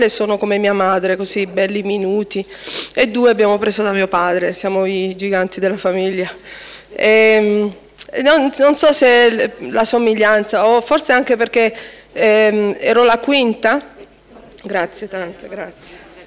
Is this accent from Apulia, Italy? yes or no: yes; Taranto, Apulia, Italy; born there; moved away as an adult; italiana pura sangue, da tutti e due italiani i miei genitori. Sono nata a Taranto 50 anni fa, ho fatto 50 anni a ottobre scorso.